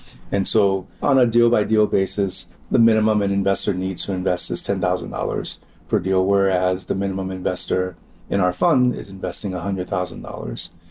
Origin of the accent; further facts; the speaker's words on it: Liberia; now in Chicago, United States; I'm from Liberia and always had an interest in doing something there. But after living in Chicago for close to 10 years